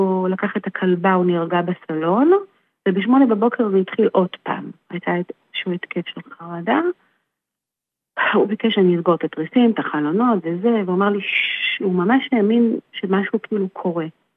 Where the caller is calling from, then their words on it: Central District, Israel; שלום לך, אנחנו מהמרכז